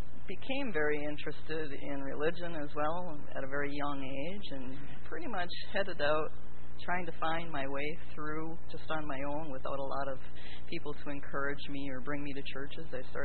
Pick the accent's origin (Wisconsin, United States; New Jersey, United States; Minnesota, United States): Wisconsin, United States; Pulaski; also born or lived in Kalamazoo, Michigan; I was born in Kalamazoo in 1961 by a father and mother who were both very inclined towards art and brought me to Pulaski, Wisconsin